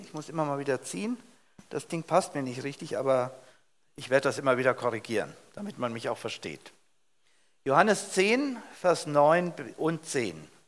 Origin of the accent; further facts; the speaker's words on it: Hesse, Germany; accent: Hessian; ich komme ursprünglich aus dem hessischen Hinterland. Vielleicht hört man das noch ein bisschen an meinem Tonfall.